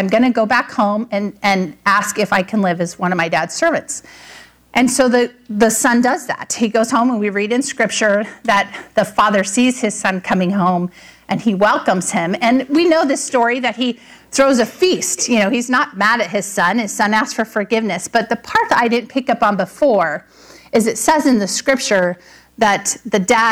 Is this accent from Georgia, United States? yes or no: no; California, United States; I grew up in Southern California, so I learned very quickly at the beach, you don't want to wear tennis shoes at the beach.